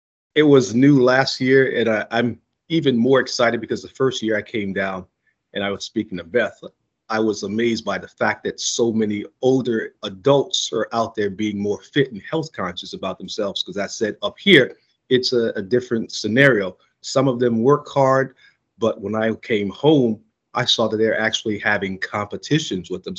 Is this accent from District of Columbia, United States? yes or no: no; Georgetown, South Carolina, United States; for my hometown of Georgetown, because my older friends, they always say I placed Georgetown on the map